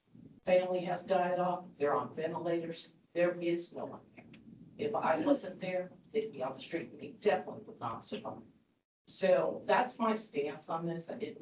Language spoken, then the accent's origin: English; California, United States; I'm from California and I came here, and you know, we have so many different problems.